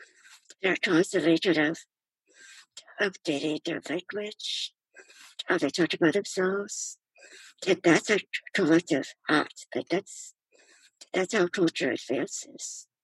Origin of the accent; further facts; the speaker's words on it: United States; So, you know, disabled, I'm Asian American, I'm a woman, I'm a night owl, you know, I have lots of faith.